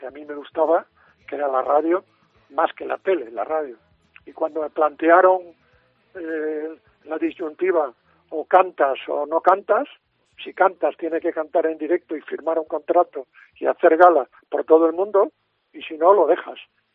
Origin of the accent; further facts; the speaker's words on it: Padrón, Galicia, Spain; Hacía el Gran Musical cuando yo estaba en mi pueblo, y cuando yo estaba allí en Padrón oyendo la cadena SER